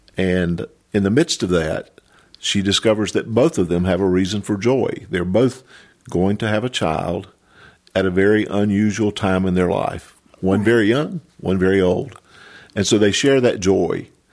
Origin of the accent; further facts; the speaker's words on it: North Carolina, United States; I'm from Western North Carolina, been in ministry now a little over 47 years